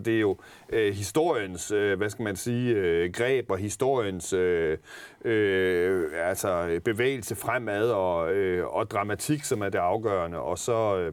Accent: Copenhagen, Capital Region of Denmark, Denmark; der trækker jeg jo på mine egne erfaringer som københavner

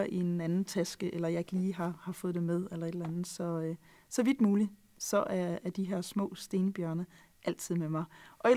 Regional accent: Jutland, Denmark; Hvis der er noget, jeg er, så er jeg dansker. Men jeg er også jyde, og jeg er også sjællander, fordi nu bor jeg på Sjælland, jeg er opvokset i Jylland.

